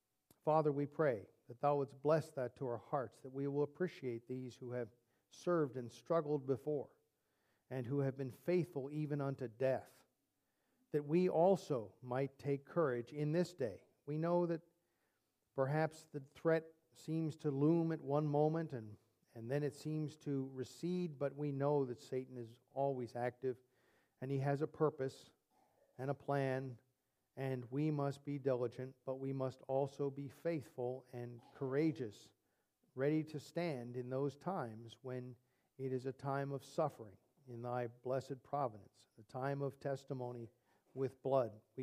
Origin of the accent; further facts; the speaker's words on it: Collingswood, New Jersey, United States; We grew up together. We have known each other since the third grade. And so we are both from New Jersey, from Collingswood.